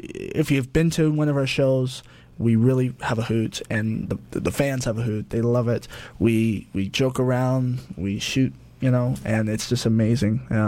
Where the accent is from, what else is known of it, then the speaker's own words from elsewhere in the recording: Langley, British Columbia, Canada; I'm based on Langley. I can never get the odd show in my hometown right now.